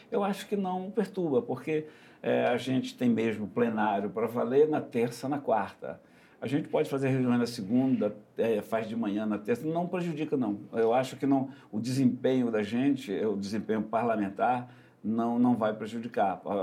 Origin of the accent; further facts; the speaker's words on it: Amazonas, Brazil; Eu, que sou do Amazonas